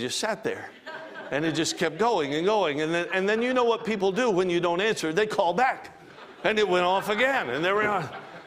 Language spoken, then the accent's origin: English; Alaska, United States; I'm from Alaska. You know that. Spent all my life in Alaska. Alaska is a unique place. It is. It's a beautiful place, wonderful place. It was a good place to grow up.